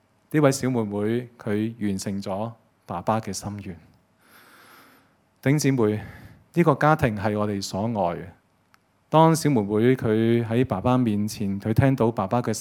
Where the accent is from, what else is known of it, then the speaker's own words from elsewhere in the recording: Hong Kong; 但是對於我們香港人來說，我們真的很忙，每一個人忙著工作。